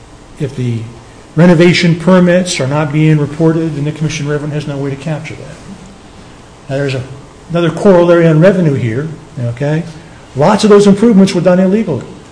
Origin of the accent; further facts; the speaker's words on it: Troy, United States; from Troy in the Palmyra District.